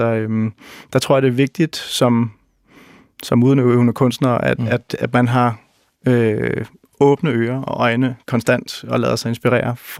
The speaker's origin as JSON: {"language": "Danish", "town": "Roskilde", "region": "Zealand", "country": "Denmark", "tie": "born or raised there", "said": "på det tidspunkt i Roskilde, hvor jeg voksede op i 70'erne og 80'erne"}